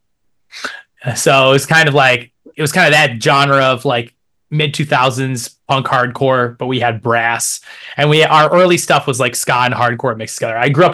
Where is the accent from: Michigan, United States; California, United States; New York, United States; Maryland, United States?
New York, United States; Kendall; I'm from Kendall in Orleans County, so I've been around Rochester since forever.